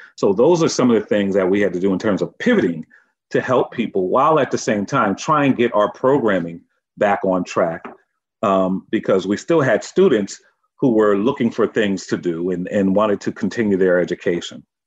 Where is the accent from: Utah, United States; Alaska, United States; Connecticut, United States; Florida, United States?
Connecticut, United States; Norwalk; The one solace that I had was a place called the Carver Community Center. I'm from Norwalk, Connecticut. And that community center really raised me.